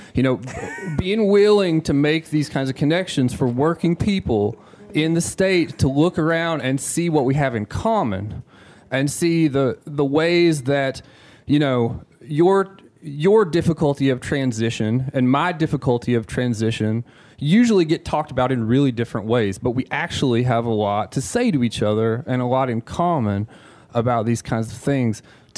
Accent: West Virginia, United States; now in Bowling Green, United States; I grew up in around West Virginia, mostly in Upshur County, West Virginia. These days I work as a teacher, teaching college in Bowling Green, Kentucky.

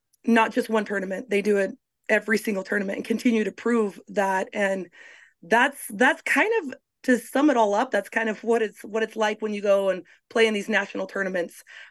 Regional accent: Idaho, United States; I mean, and we're from Idaho, so we're dreaming big.

